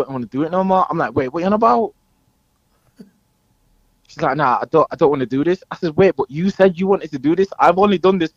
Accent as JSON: {"language": "English", "town": "Leeds", "region": "Yorkshire and the Humber", "country": "United Kingdom", "said": "So, obviously, like I'm saying, I'm from Leeds, innit?"}